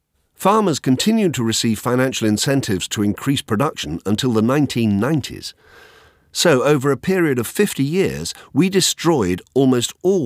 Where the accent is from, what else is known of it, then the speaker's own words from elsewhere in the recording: West Midlands, United Kingdom; Hugely envious, I did my best to follow in his footsteps, making do with the more mundane fauna of Shropshire, starting with guinea pigs, rabbits, hamsters